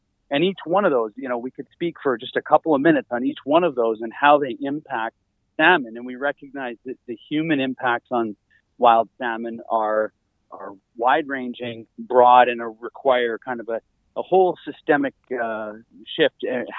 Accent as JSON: {"language": "English", "region": "British Columbia", "country": "Canada", "said": "Who are we as British Columbians? What does it mean to be a British Columbian?"}